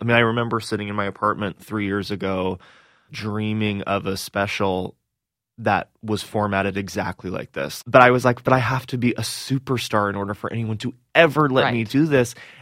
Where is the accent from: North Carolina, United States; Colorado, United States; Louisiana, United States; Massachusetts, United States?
North Carolina, United States; Asheville; she is really just an amalgamation of all the Southern women I grew up with in Asheville, you know